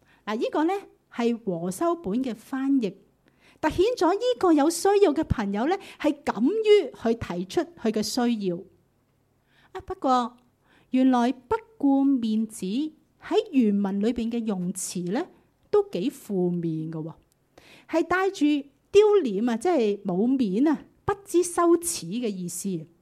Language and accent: Chinese; Hong Kong; 我们香港人，我们用香港的情景再想一下